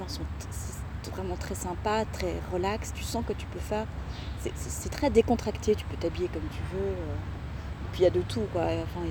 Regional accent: Switzerland; surtout en tant que Suisse, si t'as des clients suisses

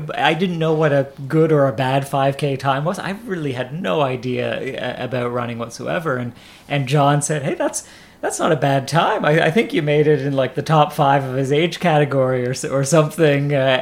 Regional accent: Canada; I'm a Canadian and grew up in Canada

